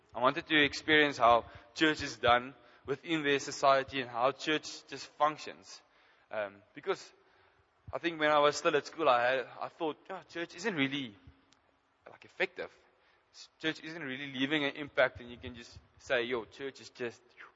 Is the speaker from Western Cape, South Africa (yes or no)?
no; Free State, South Africa; now in Bloemfontein, South Africa; I grew up in Vicksburg, it's the West Vrystaat, and I came to Bloemfontein, and I've been here ever since. So this is the only piece of land that I know.